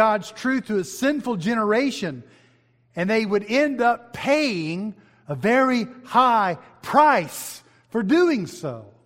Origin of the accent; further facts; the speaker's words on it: Arizona, United States; I remember when growing up in Arizona in the desert that water was still down there in the ground.